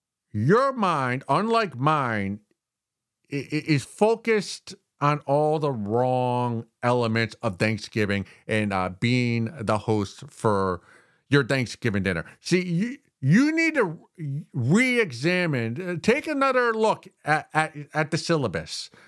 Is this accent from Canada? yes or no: no; United States; And we're American, so we're all on drugs.